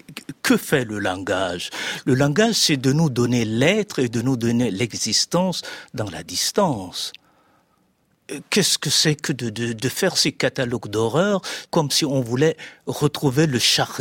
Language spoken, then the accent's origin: French; Chad; quand on vient du Tchad où il n'y a pas vraiment une école française, je n'ai pas été formé par une école française